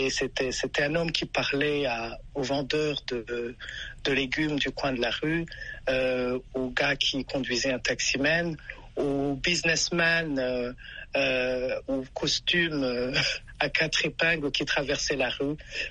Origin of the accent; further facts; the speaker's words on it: Burundi; je viens du Burundi.